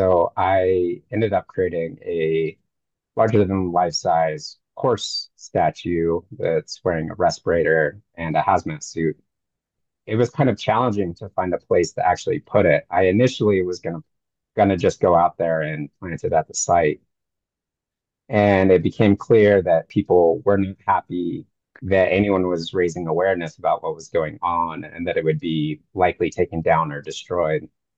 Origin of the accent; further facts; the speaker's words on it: Colorado, United States; I grew up very near the Rocky Flats nuclear weapons plant where my father worked for about 2 decades. And honestly, when I was living in Colorado, I didn't know much about Rocky Flats or what took place there.